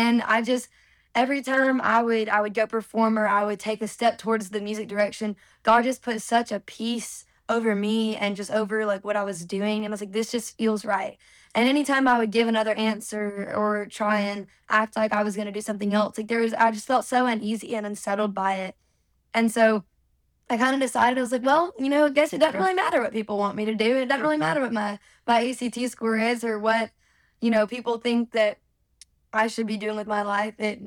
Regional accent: Haughton, Louisiana, United States; No, so I'm from Houghton, Louisiana, and that's like northwest.

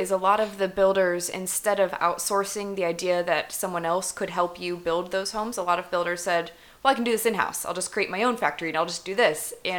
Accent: Midwest, United States; where I grew up in the Midwest, you have these grand, huge homes that are beautiful and have all this design with them.

